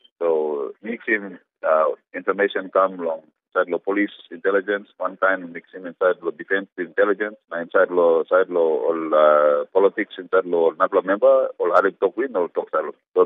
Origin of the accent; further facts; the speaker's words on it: Bougainville, Papua New Guinea; I'm from Bougainville